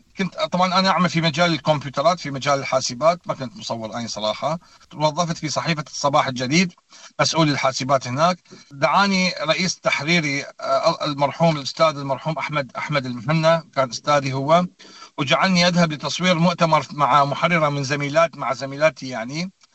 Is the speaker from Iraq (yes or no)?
yes; Baghdad, Baghdad Governorate, Iraq; now in Australia; أنا من عائلة من أصول مسيحية مصلاوية، وكنت ساكن في بغداد. هاجرت من العراق سنة 2011.